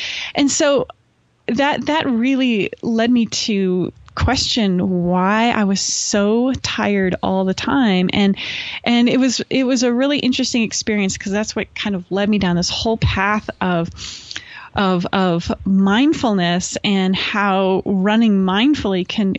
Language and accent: English; Canada; represent my home country of Canada